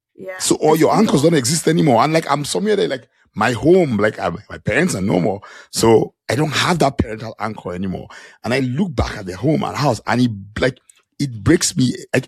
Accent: Nigeria; now in Canada; I'm Nigerian Canadian, but I'm somewhere in between.

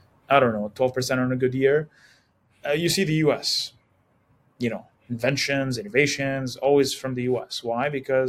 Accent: Saudi Arabia; I grew up in Saudi.

